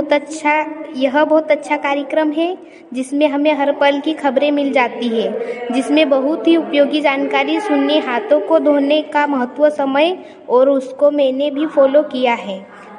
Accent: Takli Kala, India; मैं ग्राम टाकली कला से हूँ।

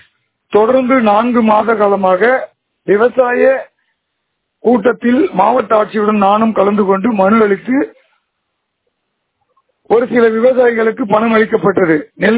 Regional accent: Kinar, Tamil Nadu, India; என்னோட சொந்த ஊர் கிணாறு.

